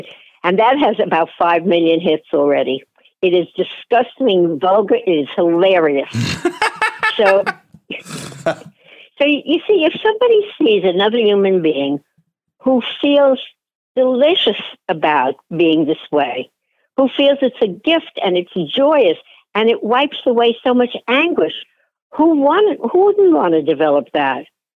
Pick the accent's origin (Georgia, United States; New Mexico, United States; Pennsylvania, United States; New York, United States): New York, United States; Brooklyn; Because we're both from Brooklyn. And that's a hot neighborhood.